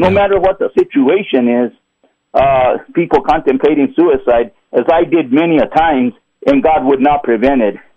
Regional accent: New Mexico, United States; And I'm from New Mexico. It's one of the poorest states ever.

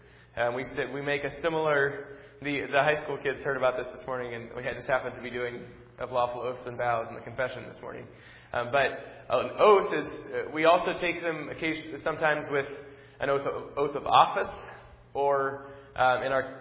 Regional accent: Boston, Massachusetts, United States; And so when I was growing up in Boston, one of the just sort of a colloquialism that you hear that constantly people are saying is

